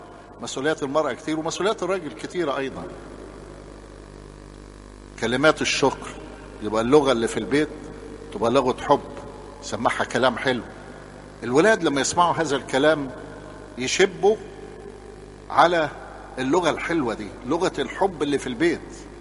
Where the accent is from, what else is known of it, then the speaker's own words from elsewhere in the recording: Upper Egypt, Egypt; زي عندنا في الصعيد استحالة يبقى هو لو حد لمس مراته يحصل ما يحصل